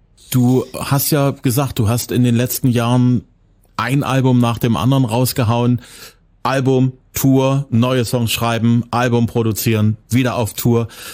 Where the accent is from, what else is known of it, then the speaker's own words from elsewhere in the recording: Zwickau, Saxony, Germany; Meine Heimatstadt.